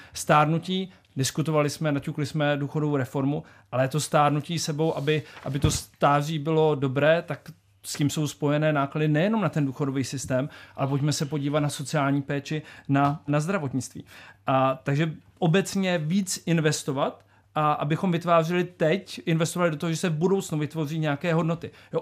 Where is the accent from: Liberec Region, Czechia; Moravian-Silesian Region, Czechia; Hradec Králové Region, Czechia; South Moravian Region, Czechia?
South Moravian Region, Czechia; Kuřim; now in Prague, Czech Republic; lidé třeba v Kuřimi, odkud pocházím, tak mají lepší podmínky se školkama a já tady v Praze taky